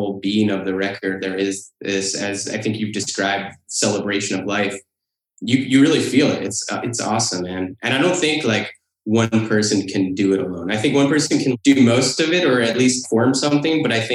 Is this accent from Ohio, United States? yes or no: no; Phoenicia, New York, United States; When I was growing up, I grew up in the Catskill Mountains in Phoenicia, New York.